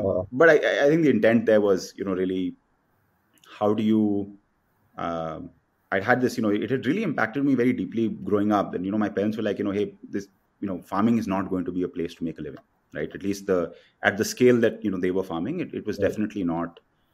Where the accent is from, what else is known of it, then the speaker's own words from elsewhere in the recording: Shimla, Himachal Pradesh, India; born there; I was born in Shimla. My parents are apple farmers in, you know, in upper Himachal.